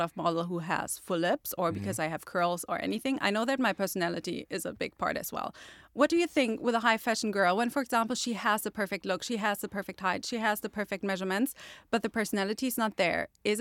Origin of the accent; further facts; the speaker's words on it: Germany; because I'm from Germany. We are in our own Europe bubble.